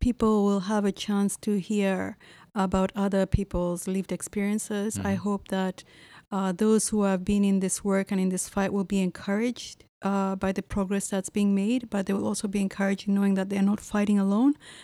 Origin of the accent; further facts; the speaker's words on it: Nigeria; also born or lived in Tanzania; I was born in Tanzania and raised in Nigeria